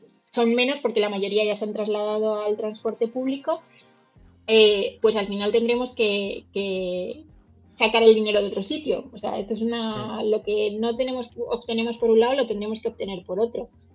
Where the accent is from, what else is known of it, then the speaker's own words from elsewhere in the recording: Madrid, Community of Madrid, Spain; Aquí en Madrid, yo soy de Madrid